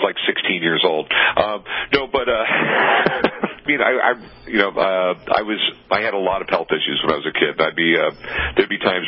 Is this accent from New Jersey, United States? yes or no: no; San Diego, California, United States; also born or lived in North Carolina; now in Las Vegas, United States; No, I was born in North Carolina. You know, my dad was in the Navy, so I ended up growing up in San Diego, and we moved to Vegas in 81.